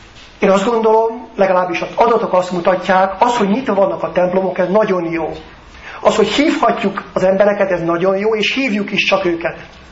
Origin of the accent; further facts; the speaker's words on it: Budapest, Hungary; Még Budapest is, ahonnan én jöttem.